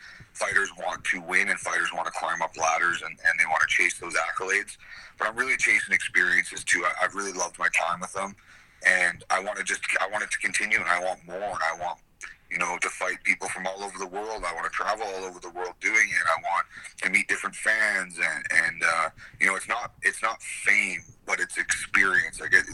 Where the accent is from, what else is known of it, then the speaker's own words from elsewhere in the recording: Alberta, Canada; also born or lived in Calgary; So I don't feel like I'm just kind of one place. I'm kind of Albertan.